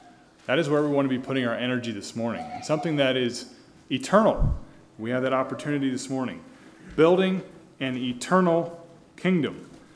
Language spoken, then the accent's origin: English; United States; born there; I'm an American by birth. I had nothing to do with that, with where I was born, who my family was.